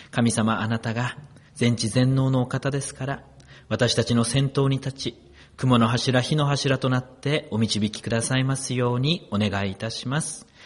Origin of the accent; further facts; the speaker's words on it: Akita, Japan; now in Tokyo, Japan; 私はまさか秋田生まれ秋田育ちの自分がなんでこんな東京にいるんだろうかなって、まさか東北から出たこともなかった自分がこうして東京にやってきて東京に住むことになろうとは